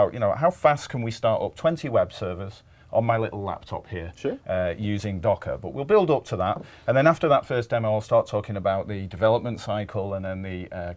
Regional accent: England, United Kingdom; Well, I'm English, you know.

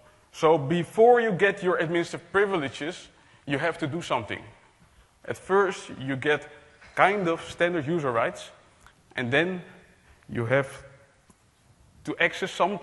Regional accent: Netherlands; English is a second language; I'm a consultant from the Netherlands.

